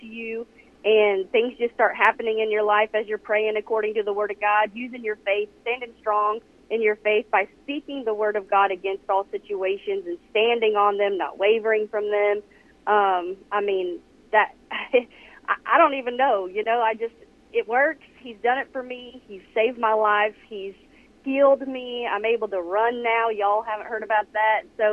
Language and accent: English; Missouri, United States; I'm from Northern Missouri.